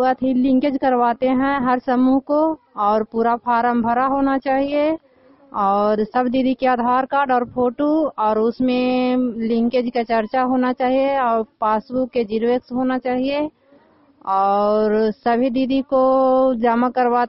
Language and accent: Hindi; Makhdumpur, Bihar, India; मैं पार्थु मखदुमपुर के रहने वाली हूँ।